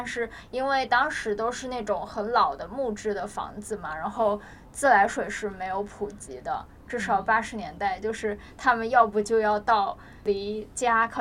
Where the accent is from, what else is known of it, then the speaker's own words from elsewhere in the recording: Kunming, Yunnan, China; 因为好像在我的印象当中我是昆明人嘛，就感觉我们那里主要的一个内陆湖就是滇池嘛